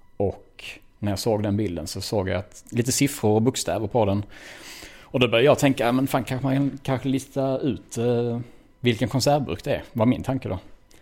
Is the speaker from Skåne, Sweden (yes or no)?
yes; Malmö, Skåne, Sweden; född och uppväxt i Malmö